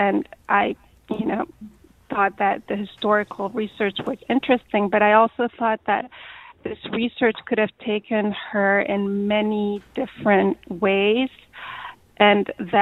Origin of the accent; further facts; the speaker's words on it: Hungary; now in United States; I'm an immigrant. So I'm a white person, but I'm from Hungary. I did not grow up in this country.